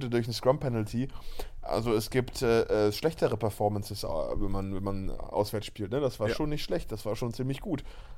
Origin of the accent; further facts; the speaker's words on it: Berlin, Germany; du kommst aus Berlin, wir kommen aus Berlin